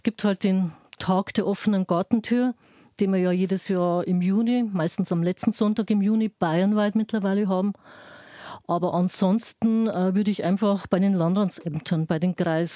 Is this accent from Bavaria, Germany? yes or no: yes; Bavaria, Germany; Bei uns in der Oberpfalz oder Niederbayern